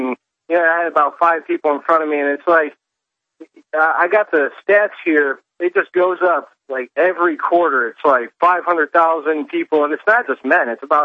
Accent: Illinois, United States; now in Indiana, United States; Hey, I grew up in the Mexican-like state of Illinois, and now I live in Indiana

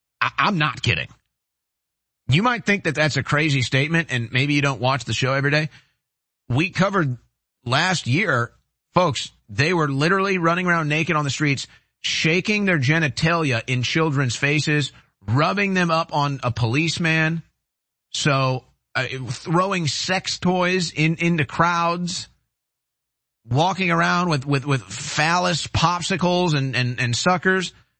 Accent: Canada; See, I'm Canadian like you.

